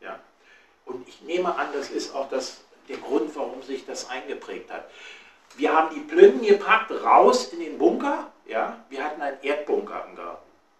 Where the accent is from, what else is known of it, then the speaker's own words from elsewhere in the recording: Berlin, Germany; Ich stamme aus einem aus dem Berliner Norden und wir saßen genau in der Einflugschneise der Bomber.